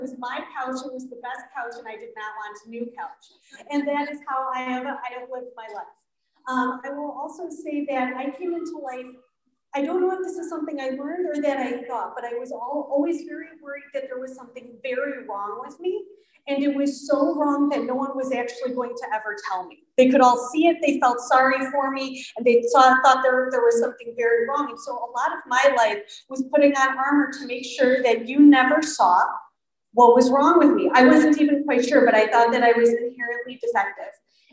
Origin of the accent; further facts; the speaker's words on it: Midwest, United States; now in Melville, United States; You can probably hear that I am a Midwesterner. How did I come to be in Melville, New York on this auspicious evening with these sick beats?